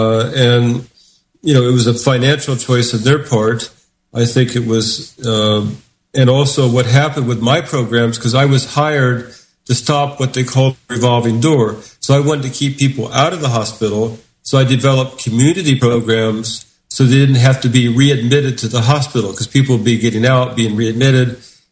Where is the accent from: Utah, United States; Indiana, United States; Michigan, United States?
Indiana, United States; moved away as an adult; now in New York City, United States; I grew up in Indiana in a basically almost a farm-type setting. I left because there was so much racism there I couldn't deal with it.